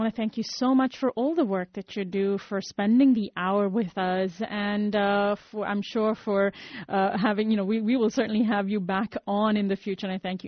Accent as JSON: {"language": "English", "country": "India", "said": "I'm from India and I know what poverty looks like."}